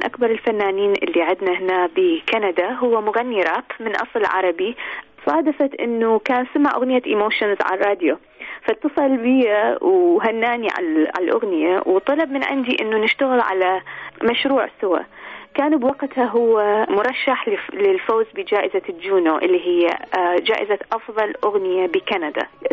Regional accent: Iraq; now in Toronto, Canada; أنا مغنية عراقية

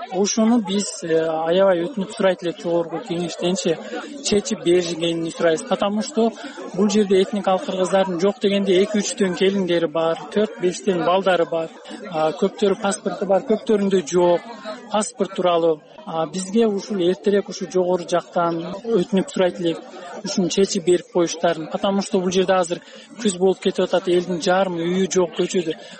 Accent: Jirgatol, Districts of Republican Subordination, Tajikistan; now in Kyrgyzstan; мен Тажикстандан келген, Жерге Тал районунан этникалык кыргызмын.

